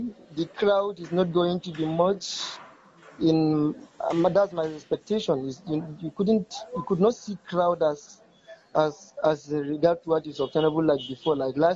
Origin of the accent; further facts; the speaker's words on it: Yelwa, Plateau, Nigeria; I'm from Yelwa, Shandam local government area of Plateau State.